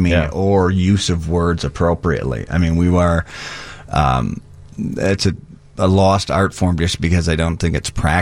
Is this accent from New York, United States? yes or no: no; Grand Rapids, Michigan, United States; And then eventually made it back in my hometown of Grand Rapids at Wood TV.